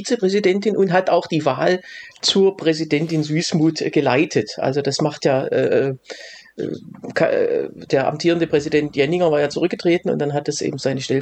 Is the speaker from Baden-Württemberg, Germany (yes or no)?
yes; Baden-Württemberg, Germany; der war ja aus meiner Heimat, aus Hohenlohe